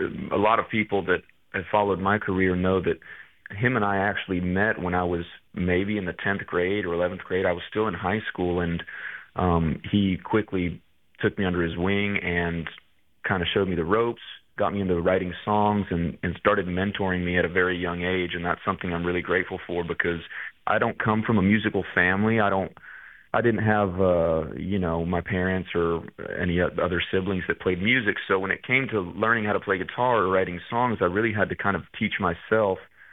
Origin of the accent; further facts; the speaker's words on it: Del Rio, Texas, United States; is my hometown. I don't get to go to Del Rio all that much, but my whole family still lives there.